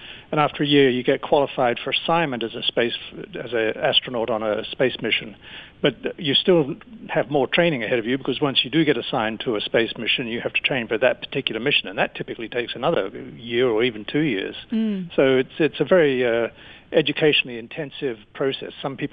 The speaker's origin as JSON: {"language": "English", "town": "Adelaide", "region": "South Australia", "country": "Australia", "tie": "born or raised there", "moved": "as an adult", "lives_now": "United States", "said": "I was born and raised in Adelaide, but I subsequently moved to the United States"}